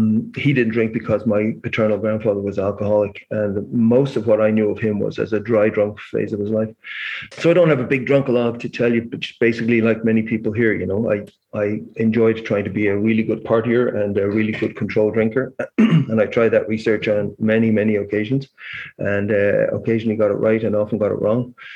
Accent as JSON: {"language": "English", "country": "Ireland", "tie": "born or raised there", "moved": "as an adult", "lives_now": "Canada", "said": "basically I was born and raised in Ireland and medical school there. And you know, one of my geographical cures was to Canada in 1986, and I'm still here."}